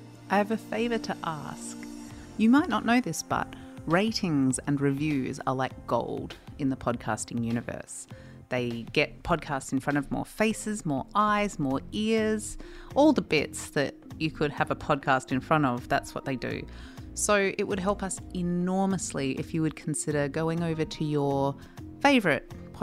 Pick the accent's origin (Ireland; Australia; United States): Australia; and remember, I am from Australia.